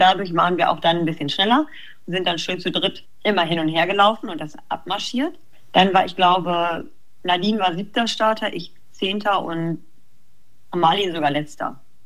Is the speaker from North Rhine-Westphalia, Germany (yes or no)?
no; Hamburg, Germany; Also jetzt als Hamburger Dian